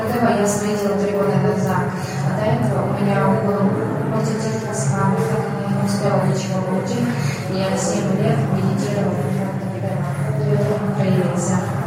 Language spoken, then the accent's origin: Russian; Chișinău, Moldova; Я из Кишинева.